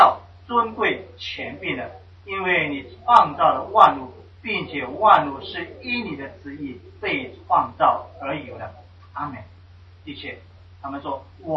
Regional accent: China; 那我们中国人呢，就是呢把人呢当作神明来拜

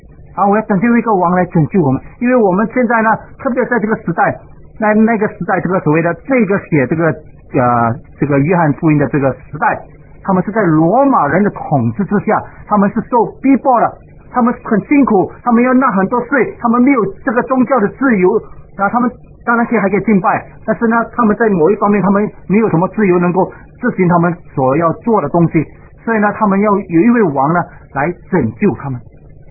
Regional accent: Singapore; 不像我们新加坡人，新加坡人盼望什么？

